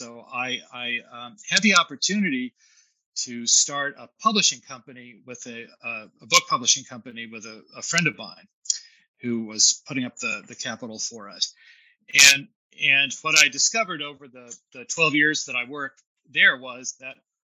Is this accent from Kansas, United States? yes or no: no; Dallas, Texas, United States; And I loved growing up in Dallas and had a great relationship with my family